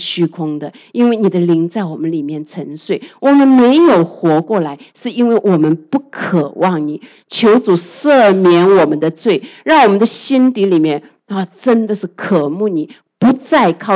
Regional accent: China

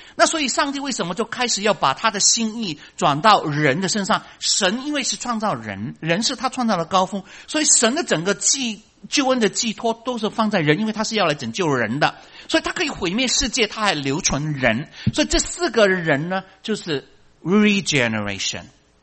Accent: Guangdong, China; 其实他是反映我们广东人的话

